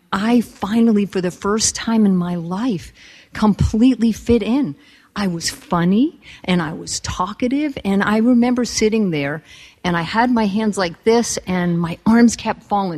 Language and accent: English; New Jersey, United States; So, I grew up in New Jersey. I am the oldest of two, and I come from a very, very big extended family.